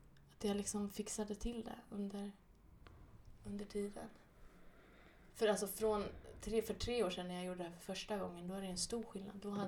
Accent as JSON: {"language": "Swedish", "town": "Kisa", "region": "Östergötland", "country": "Sweden", "said": "och jag kommer ju från Kisa som är 5 000."}